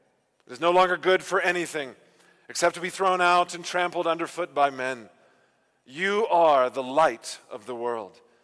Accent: South Africa; synonymous with being South African.

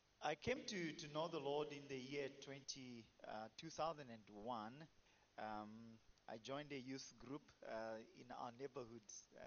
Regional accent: Lilongwe, Central Region, Malawi; born there; Yes, I was born in Lilongwe, that's the capital city of Malawi, in a family that was a devout Catholic.

